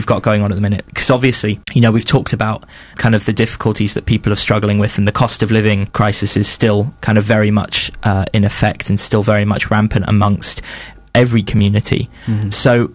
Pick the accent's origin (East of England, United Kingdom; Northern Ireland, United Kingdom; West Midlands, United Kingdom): East of England, United Kingdom; Norwich; when I used to live in Norwich, in my hometown.